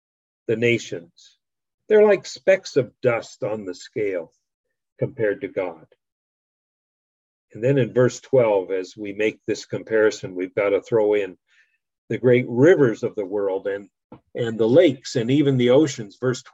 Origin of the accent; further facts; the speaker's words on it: Japan; I was born in Japan and I grew up there. I lived on Honshu, where the Olympics are being held right now. And I lived on Okinawa and I've lived on the island of Hokkaido